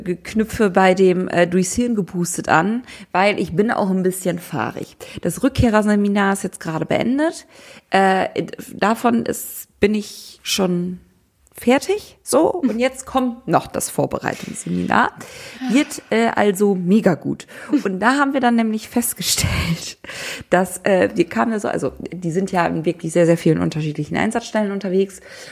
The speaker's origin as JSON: {"language": "German", "country": "Germany", "said": "da müssen wir als Deutsche echt noch ein bisschen dran"}